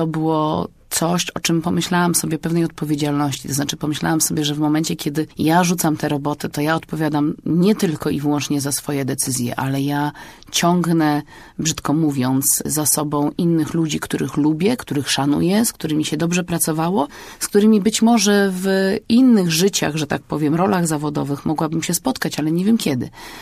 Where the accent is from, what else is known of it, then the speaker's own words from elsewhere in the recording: Warsaw, Masovian Voivodeship, Poland; Chociaż jest to moje miasto, jestem warszawianką